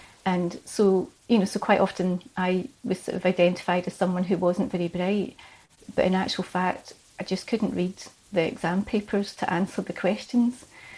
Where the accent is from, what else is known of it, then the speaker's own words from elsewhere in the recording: Troon, Scotland, United Kingdom; So I was from Troon, and I moved back to Troon when my son was quite young.